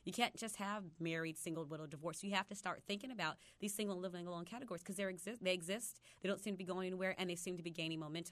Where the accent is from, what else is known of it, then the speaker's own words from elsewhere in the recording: Los Angeles, California, United States; I'm from Los Angeles, so geography here is a little new to me.